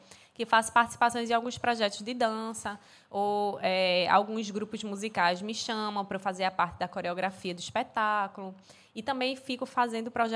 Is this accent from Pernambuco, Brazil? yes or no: yes; Vicência, Pernambuco, Brazil; Eu sou de Vicência, daqui da Mata Norte de Pernambuco.